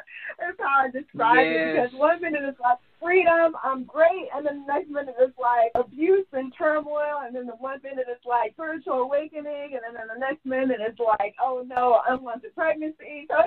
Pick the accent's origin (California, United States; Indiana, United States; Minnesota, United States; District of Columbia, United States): District of Columbia, United States; Washington; I am originally from Washington, D.C.